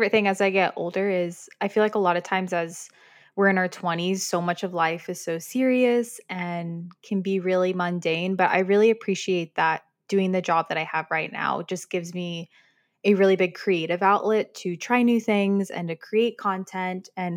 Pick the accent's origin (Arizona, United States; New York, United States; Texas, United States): Texas, United States; but one that I can get behind, especially as a Texan, are all the cowboy boots I've been seeing lately.